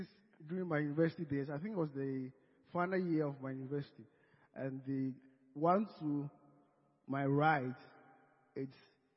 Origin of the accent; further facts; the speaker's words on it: Ghana; I'm from Ghana and born into a family of eight with five other siblings.